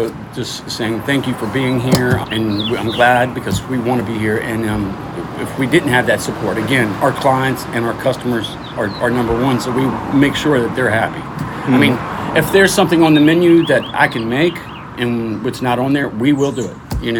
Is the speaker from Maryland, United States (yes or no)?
yes; Maryland, United States; also born or lived in Washington, D.C.; I was born and raised in D.C., grew up in Maryland, moved to Virginia, and that's where we ended up at Fauquier.